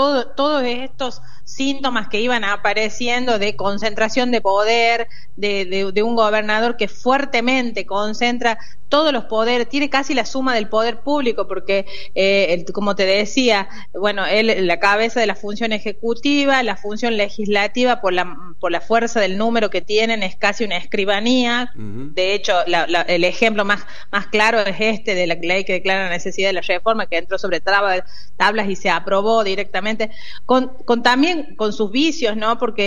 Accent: La Rioja, Argentina; Yo, como riojana, lo siento como una extorsión.

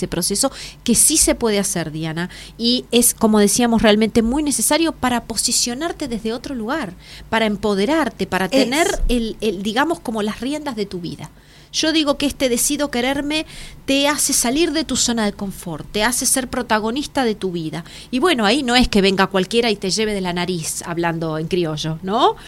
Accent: Montevideo, Uruguay; Exactamente, de Montevideo, y saben que vengo muy seguido aquí a Buenos Aires

